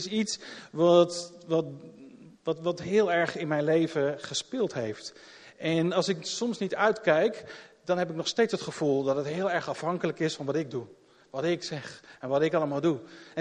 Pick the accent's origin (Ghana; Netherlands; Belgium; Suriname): Netherlands; Arnhem, Gelderland; Ik kom uit Arnhem.